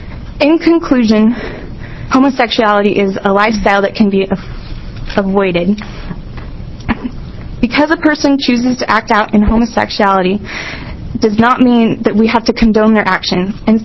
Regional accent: Salem, United States; I'm from Salem.

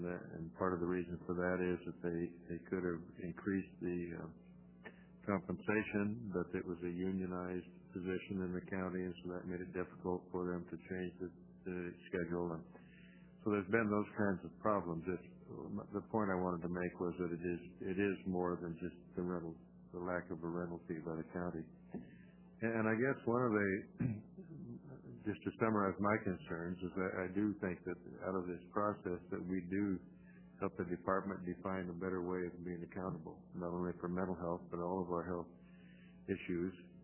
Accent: United States; I'm not trying to beat up on my hometown county, believe me

